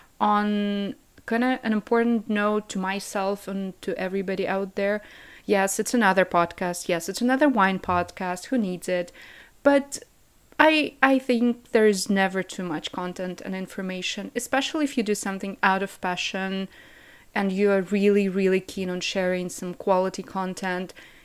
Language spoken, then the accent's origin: English; Kazakhstan; also born or lived in multiple countries; I'm originally from Kazakhstan, lived in multiple countries, and studied wine throughout the last 5 years.